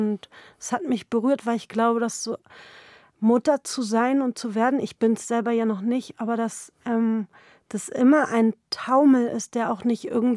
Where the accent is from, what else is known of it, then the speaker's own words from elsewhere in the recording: Berlin, Germany; weil wir kommen beide aus Kreuzberg, aus einer sehr ähnlichen Gegend.